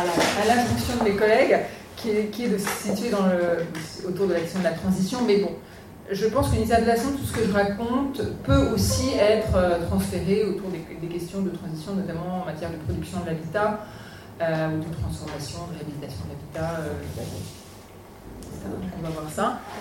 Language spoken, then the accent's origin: French; France; born there; je suis arrivée au nord de mon pays natal, qui est la France, et je continue à essayer d'avoir un pied ici et là